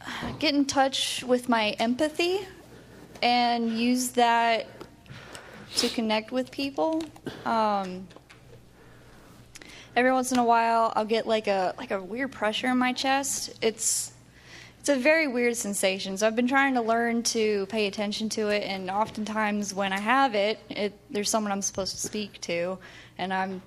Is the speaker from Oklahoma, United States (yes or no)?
no; Pennsylvania, United States; now in Axton, United States; I'm from Pennsylvania originally.